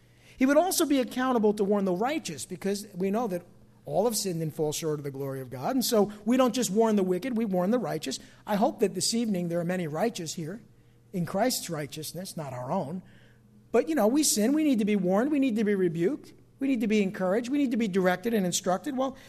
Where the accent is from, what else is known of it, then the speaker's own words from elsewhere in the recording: New Jersey, United States; Now, I'm from New Jersey, so this is what we did.